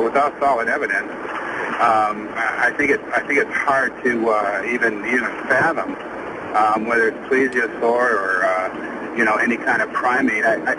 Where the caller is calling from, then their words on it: Minnesota, United States; I'm calling from Minnesota.